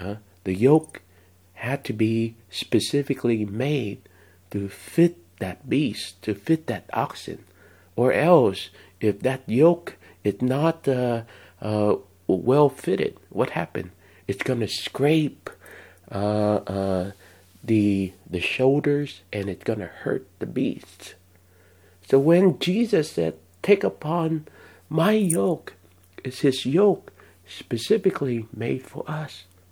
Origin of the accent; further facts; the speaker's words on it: Vietnam; When I was growing up in Vietnam, especially in the 80s